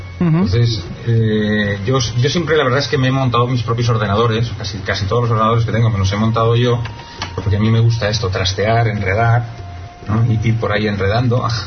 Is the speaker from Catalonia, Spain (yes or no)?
yes; Catalonia, Spain; first language Catalan; Spanish is a second language; Yo soy catalán y mi lengua es el catalán